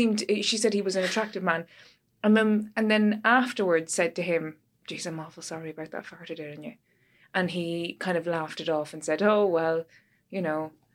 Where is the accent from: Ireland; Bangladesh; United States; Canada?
Ireland; Drogheda, County Louth; I'm from Drogheda.